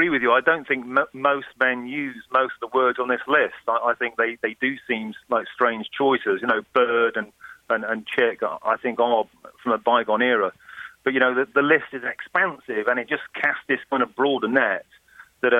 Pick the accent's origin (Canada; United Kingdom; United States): United Kingdom; Nottingham, East Midlands; I'm from Nottingham in the Midlands. We call women duck. We call men duck. It's a regional kind of colloquialism.